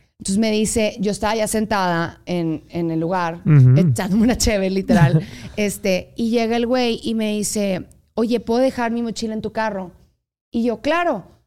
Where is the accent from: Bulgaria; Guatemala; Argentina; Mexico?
Mexico; Porque como mexicanos y que estamos muy, nuestra cultura como latinos, somos muy de comunidad.